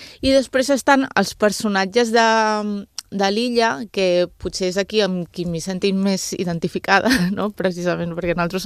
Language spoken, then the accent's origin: Catalan; Ibiza, Balearic Islands, Spain; em sent molt identificada com a persona eivissenca.